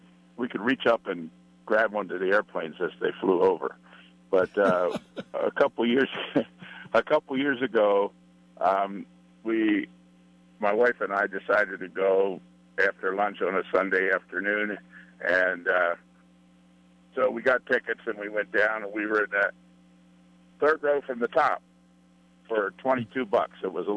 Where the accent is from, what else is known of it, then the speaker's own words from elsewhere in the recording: Baltimore, Maryland, United States; born there; I was born in Baltimore, and I'm an Orioles fan.